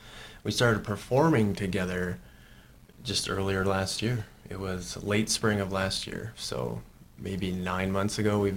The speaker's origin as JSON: {"language": "English", "region": "Wisconsin", "country": "United States", "tie": "born or raised there", "said": "Heather and I grew up on County Road G, and we all sort of live right off of County Road G right now. So in Buffalo County, Wisconsin."}